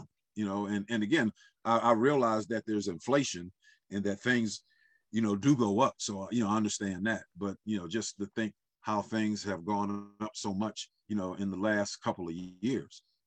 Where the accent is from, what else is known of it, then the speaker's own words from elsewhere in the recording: United States; Before I'm American and before I'm Black, you know, I'm a child of God, right?